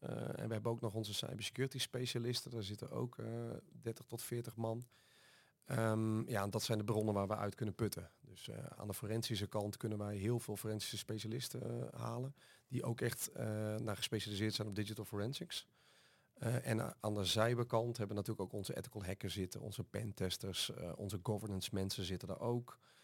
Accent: Friesland, Netherlands; Ik kom uit Friesland

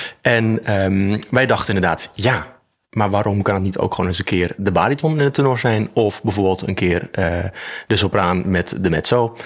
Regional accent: North Holland, Netherlands; now in Amsterdam, Netherlands; Ik ben ook 27 jaar. Ik woon in Amsterdam. Ik kom uit de Zaanstreek.

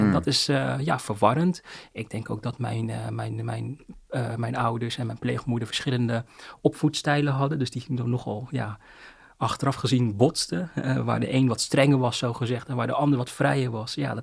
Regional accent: Netherlands; also born or lived in China; ik natuurlijk een Chinees. Maar voor mijn biologische moeder, omdat ik die Nederlandse opvoeding heb, ben ik eigenlijk een Nederlander geworden, zeg maar.

